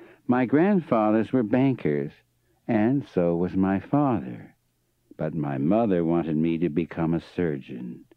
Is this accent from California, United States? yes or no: yes; Modesto, California, United States; born there; When the sun was in Scorpio, the moon in Aries, and the cusp of Virgo and Libra rising in 1913, I was born in the San Joaquin town of Modesto.